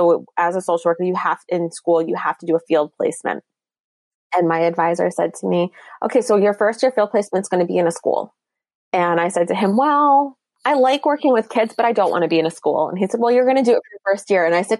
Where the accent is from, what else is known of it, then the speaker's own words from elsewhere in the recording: Connecticut, United States; I was the kid that grew up at the stable. Very fortunate that I had that experience. I grew up actually in Connecticut.